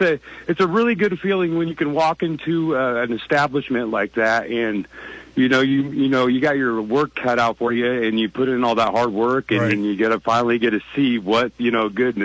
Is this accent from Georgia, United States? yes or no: no; Centerville, Iowa, United States; my mom and my dad back in my hometown of Centerville, Iowa, they purchased the bowling alley there.